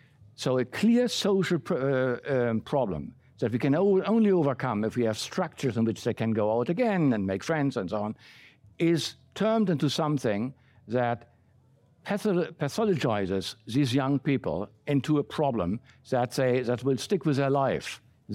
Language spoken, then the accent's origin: English; Berlin, Germany; English is a second language; In brackets, I grew up in West Berlin. That will not tell you very much. It was an island surrounded by East Germany, by a communist country.